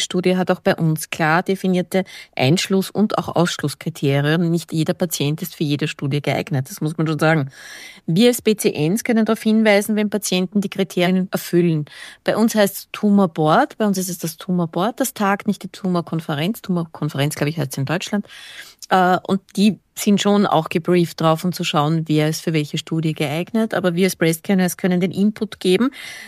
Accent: Austria; Bei uns in Österreich ist es zum Beispiel so

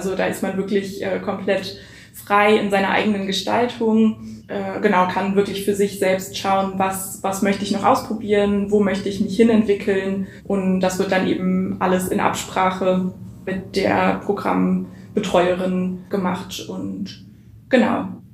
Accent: Berlin, Germany; ich bin in Berlin aufgewachsen und bin in der Nähe von der Warschauer Straße auch tatsächlich groß geworden.

